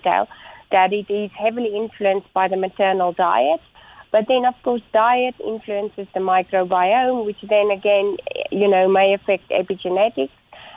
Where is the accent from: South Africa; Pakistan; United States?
South Africa; Bloemfontein, Free State; I am South African by background, and I grew up in a very small town right in the middle of South Africa called Bloemfontein, where I also studied dietetics.